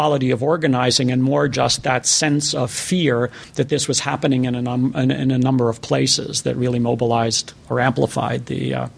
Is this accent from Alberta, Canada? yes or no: no; Toronto, Ontario, Canada; And it was in Vancouver, and I'm from Toronto, and I flew out there